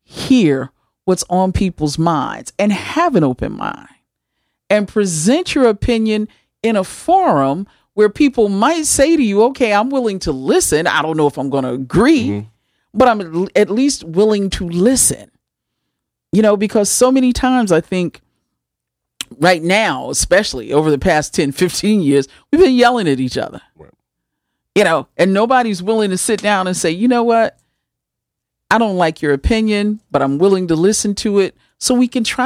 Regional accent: United States; Because when I go to other parts of the world, I'm an American.

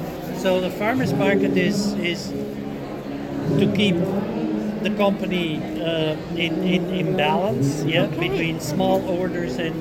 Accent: Belgium; now in United States; Me and my wife, we're both from Belgium, moved here to the U.S. in 94.

